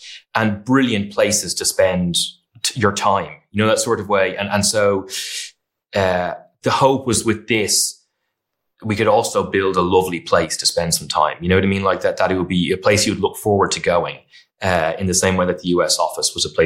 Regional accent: Ireland; I don't know if it's just from being Irish or from this side of the pond, but like I often look for the dark humor.

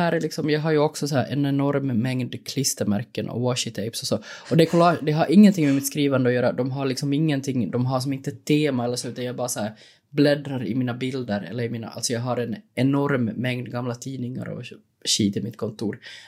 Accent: Finland; som finlandssvensk är vi är ganska lyckligt lottade för det finns jättemycket stipendier och sånt att söka här

